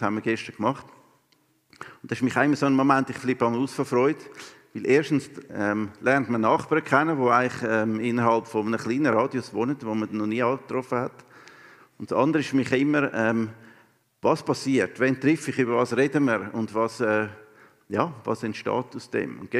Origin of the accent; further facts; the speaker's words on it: Switzerland; Und auch wenn wir so ein bisschen eher zurückhaltend sind, nicht so extrovertierte Leute, jetzt als Schweizer